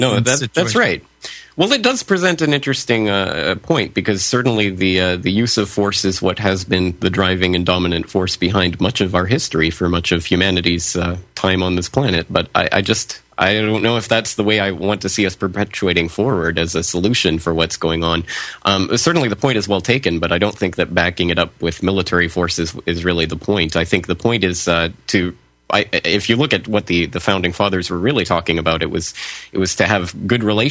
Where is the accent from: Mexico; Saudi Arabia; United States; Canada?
Canada; now in Japan; I'm a Canadian in Japan